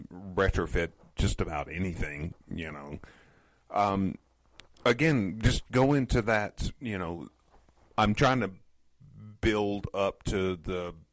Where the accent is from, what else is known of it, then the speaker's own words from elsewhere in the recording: Florida, United States; considering that I grew up in Florida and am